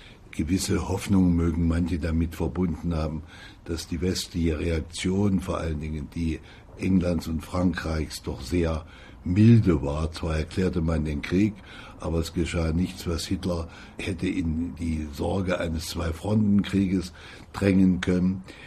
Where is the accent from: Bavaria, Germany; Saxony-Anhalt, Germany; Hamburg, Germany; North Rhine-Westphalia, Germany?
Saxony-Anhalt, Germany; Halle; Ich war eingesetzt im Umfeld meiner Heimatstadt Halle an der Saale